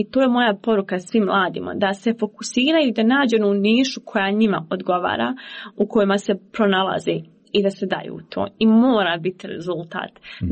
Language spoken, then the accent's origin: Bosnian; Bosnia & Herzegovina; bar kod nas u Bosansko-Hercegovačkom društvu